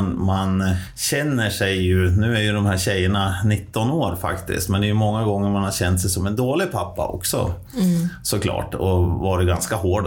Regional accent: Timrå, Västernorrland County, Sweden; Och jag är uppväxt i Timrå.

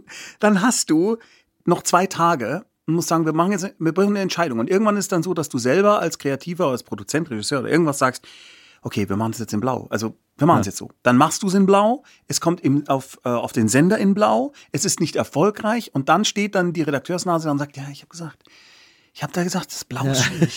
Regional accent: Munich, Bavaria, Germany; Ich bin ein Münchner Kindl, ich bin in Giesing geboren. Ich bin allerdings in einem Hochhausviertel aufgewachsen, das waren so damals noch Neubau, das wurde für die Olympiade, damals wurden da irgendwie so riesige Häuser hochgezogen

